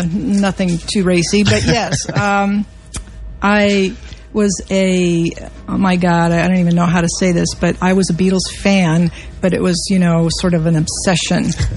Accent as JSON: {"language": "English", "region": "Iowa", "country": "United States", "moved": "as an adult", "said": "I came out from Iowa, and I had never really been out of Iowa, quite frankly."}